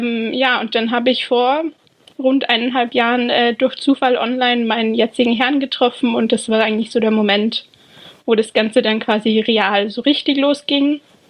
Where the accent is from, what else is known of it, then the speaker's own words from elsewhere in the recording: Austria; Ich bin ursprünglich aus Österreich. Man hört es vermutlich.